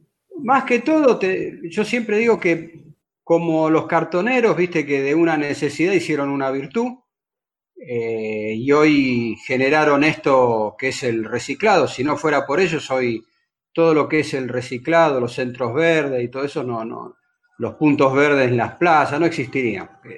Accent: Buenos Aires, Argentina; born there; por ahí conozco el barrio, nací acá en Villa Pueyrredón

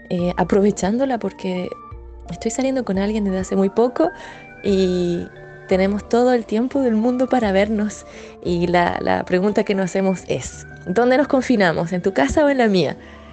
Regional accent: Chile; now in Marseille, France; Soy chilena, vivo en Marsella desde hace varios años

